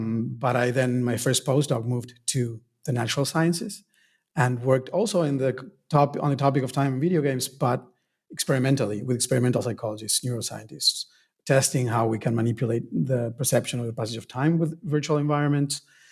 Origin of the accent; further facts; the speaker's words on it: Argentina; I was born and raised in Argentina. That's where I studied.